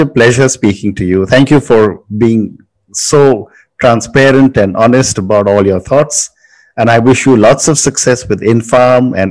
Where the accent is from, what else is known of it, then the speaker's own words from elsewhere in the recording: North India, India; I speak only two languages, Hindi and English, because I'm from North India.